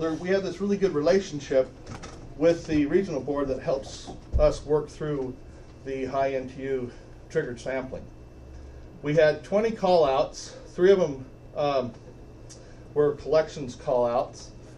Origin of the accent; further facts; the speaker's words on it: Idaho, United States; See, now I'm from Idaho.